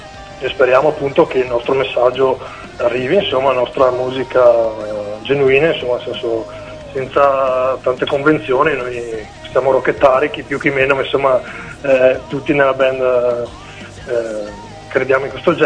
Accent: Vicenza, Veneto, Italy; Allora, noi siamo da Vicenza, facciamo rock alternative

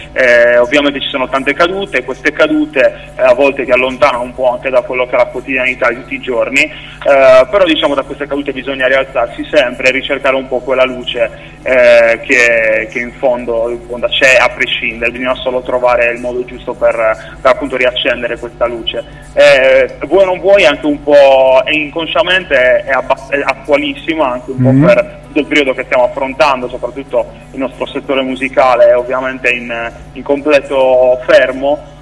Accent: Sassari, Sardinia, Italy; io sono sardo, sono di Sassari, ho classe 1987

